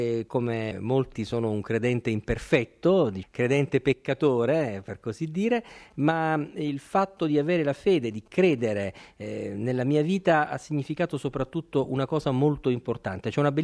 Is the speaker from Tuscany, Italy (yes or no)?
no; Basilicata, Italy; Nel mio paesino in Basilicata c'era una radio che trasmetteva musica